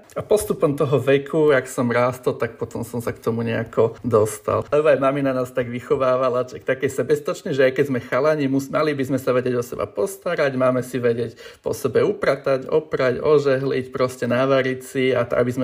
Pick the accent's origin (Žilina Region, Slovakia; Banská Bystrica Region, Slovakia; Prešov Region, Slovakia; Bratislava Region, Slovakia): Bratislava Region, Slovakia; Bratislava; som z Bratislavy, ale bývam tak na samote, na záhori, v lese.